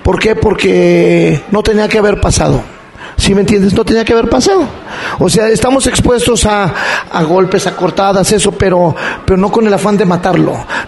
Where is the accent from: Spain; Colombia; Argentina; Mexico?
Mexico; yo también soy mexicano. Yo también tengo por qué defender esa bandera.